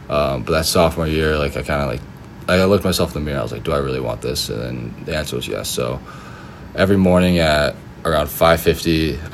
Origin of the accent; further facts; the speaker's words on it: Canton, Georgia, United States; I'm from Canton, Georgia.